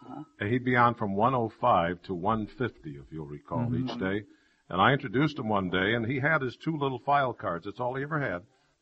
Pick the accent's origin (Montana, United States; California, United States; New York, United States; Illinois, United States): Illinois, United States; Elmhurst; I grew up in Elmhurst, not far from you.